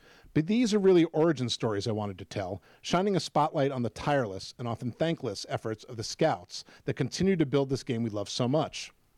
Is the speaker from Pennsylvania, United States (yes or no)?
yes; Pittsburgh, Pennsylvania, United States; In 2004, I spent a lot of time in my hometown of Pittsburgh with Neil Walker